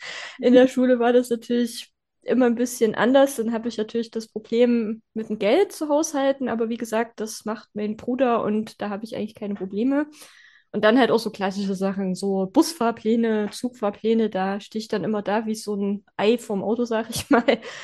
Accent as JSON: {"language": "German", "town": "Pößneck", "region": "Thuringia", "country": "Germany", "said": "ich komme aus Pößneck, das ist im lauschigen Thüringen, mitten in der Pampa allerdings."}